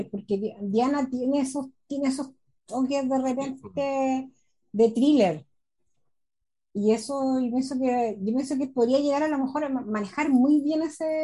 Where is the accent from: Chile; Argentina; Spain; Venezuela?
Chile; Pero como chilenos vayan a verla